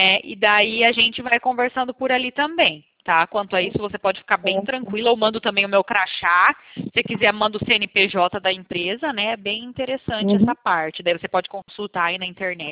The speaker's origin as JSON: {"language": "Portuguese", "town": "Toledo", "region": "Paraná", "country": "Brazil", "said": "Eu sou aqui do Paraná, menina."}